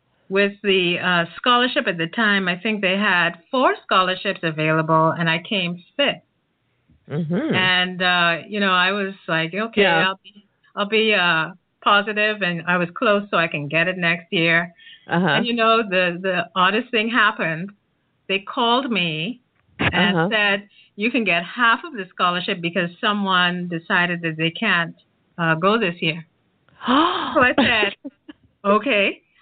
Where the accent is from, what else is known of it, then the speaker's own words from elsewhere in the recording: Nassau, New Providence, Bahamas; born there; Yes, I was. I was born in Nassau, Bahamas.